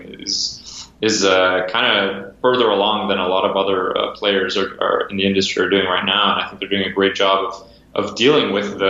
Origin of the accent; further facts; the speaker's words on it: Montreal, Quebec, Canada; Yeah, Montreal, though. I'm not from Toronto